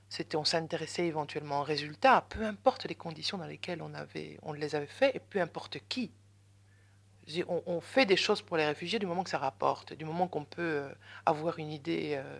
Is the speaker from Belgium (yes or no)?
yes; Brussels, Belgium; Moi, à Bruxelles, j'habite Bruxelles, je suis bruxelloise